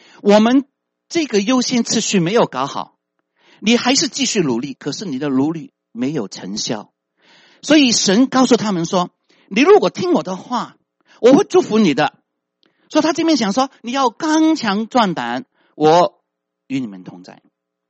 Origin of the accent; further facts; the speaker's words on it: China; 对我们中国人来讲的话呢，我们不像老美这样享受生命。